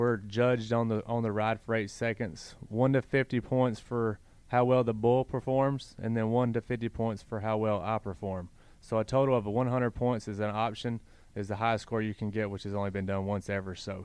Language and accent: English; Menlo, Georgia, United States; also born or lived in Norman, Oklahoma; I moved back to Georgia when I was six. It's where my dad grew up at. It's where I lived. You know, it's where I grew up in Menlo, Georgia, which is close to Somerville.